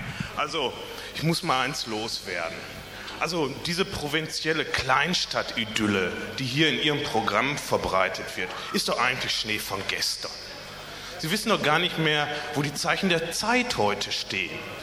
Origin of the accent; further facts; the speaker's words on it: Johannesburg, Gauteng, South Africa; Ja, aus Johannesburg.